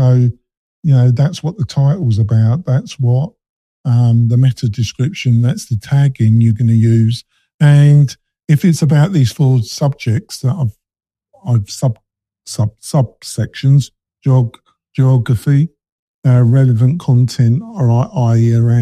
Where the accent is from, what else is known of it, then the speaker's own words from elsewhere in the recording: England, United Kingdom; Obviously, it's a bit tricky because I'm English, so it's not a date that I really care about.